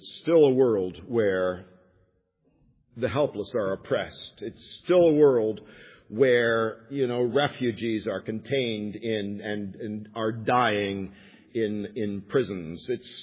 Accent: Barrie, Ontario, Canada; born there; I was born in Barrie, Ontario, yada, yada, yada.

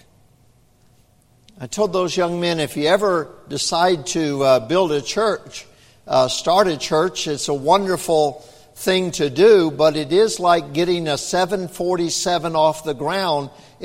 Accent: the South, United States; I grew up in the South, and every once in a while I pastored in Arkansas

